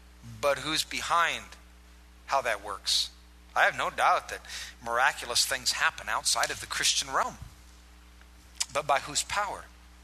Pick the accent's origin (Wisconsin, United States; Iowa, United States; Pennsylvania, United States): Iowa, United States; I grew up in Iowa on a farm, and there's not a lot to do, so you got to make your own entertainment.